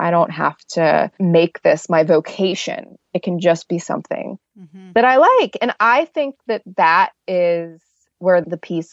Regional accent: Pittsburgh, Pennsylvania, United States; I ran it in Pittsburgh, which is my hometown, which was very emotional for me to be running through all of my old neighborhoods.

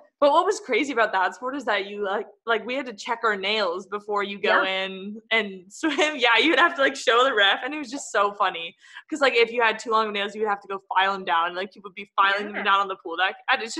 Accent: California, United States; I grew up in California and it's pretty big there just because, again, of the climate.

